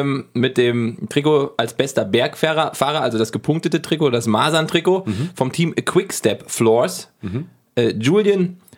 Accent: Giessen, Hesse, Germany; Jokus hieß mal ein Club bei uns in Gießen.

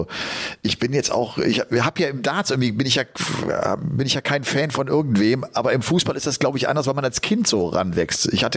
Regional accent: North Rhine-Westphalia, Germany; ich komme ja aus dem Kölner Raum

